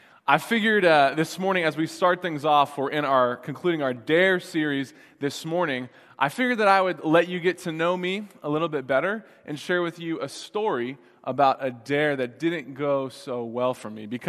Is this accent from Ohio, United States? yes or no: yes; Ohio, United States; So I'm from Ohio, and if you're not aware, Ohio is really cold in the winter